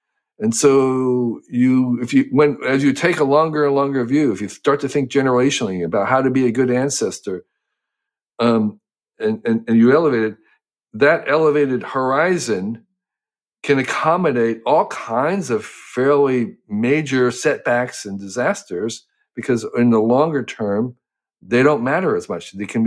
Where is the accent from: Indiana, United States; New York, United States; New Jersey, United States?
New Jersey, United States; Westfield; In Westfield, New Jersey, and I planted a seedling